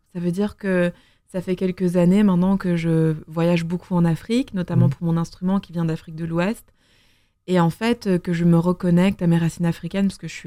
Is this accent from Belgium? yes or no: yes; Belgium; on se rencontre d'abord en 2015, à Gand, parce que je suis belge.